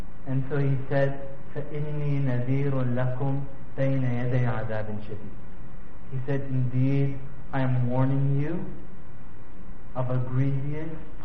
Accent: Winnipeg, Manitoba, Canada; remember growing up in Winnipeg

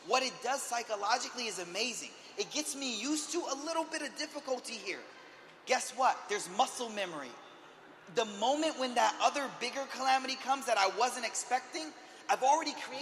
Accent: Buffalo, New York, United States; I'm from Buffalo, New York.

